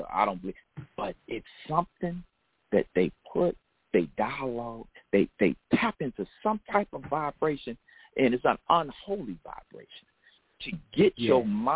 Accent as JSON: {"language": "English", "town": "Fairfax", "region": "Virginia", "country": "United States", "lives_now": "Dallas, United States", "said": "I'm from the East Coast. I'm from the DMV, the D.C., Maryland, Virginia area, Fairfax. But I stay in the Dallas area now."}